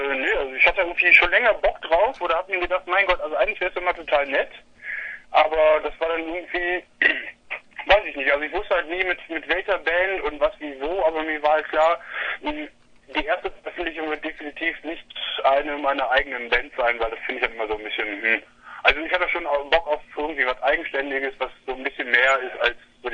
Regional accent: Düsseldorf, North Rhine-Westphalia, Germany; Also ich komme aus Düsseldorf.

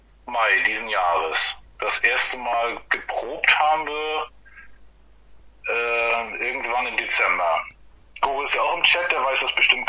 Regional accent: Mecklenburg-Vorpommern, Germany; Erste Konzert war in Alt-Kahlen, da ist ja einmal im Jahr bei uns in Mecklenburg so ein Insider, kleines Mini-Festival.

